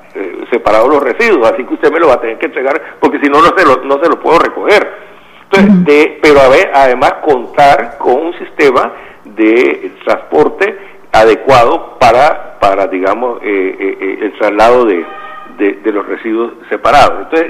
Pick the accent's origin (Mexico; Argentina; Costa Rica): Costa Rica; tengo que pasar sobre ascuas porque soy costarricense